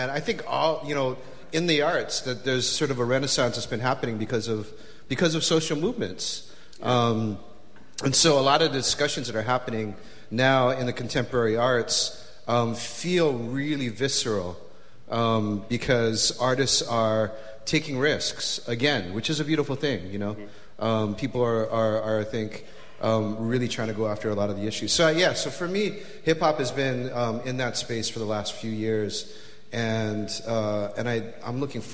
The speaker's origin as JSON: {"language": "English", "town": "Honolulu", "region": "Hawaii", "country": "United States", "tie": "born or raised there", "said": "you're asking a middle-aged Asian Pacific Islander guy born and raised in Honolulu that question."}